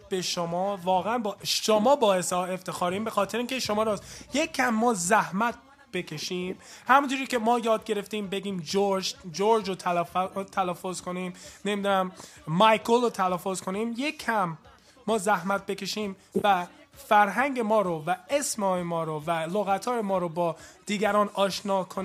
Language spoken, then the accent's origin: Persian; United States; Persian is a second language; من متولد آمریکا هستم من اینجا بزرگ شدم